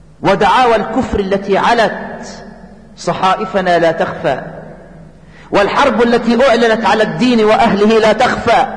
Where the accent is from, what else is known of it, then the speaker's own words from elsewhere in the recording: Asyut Governorate, Egypt; born there; هذه القرية في مركز البداري، وهي بلدتي التي ولدت فيها، وأعرف القرية جيدا. هذه القرية لا عمل لأهلها غير السرقة، فلا أرض لهم يزرعونها ولا صناعة لهم يقومون عليها.